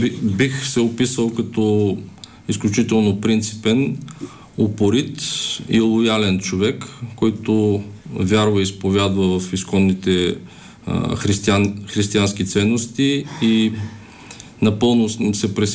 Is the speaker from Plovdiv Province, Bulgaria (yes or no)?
yes; Plovdiv, Plovdiv Province, Bulgaria; Роден съм и съм израсъл в град Пловдив.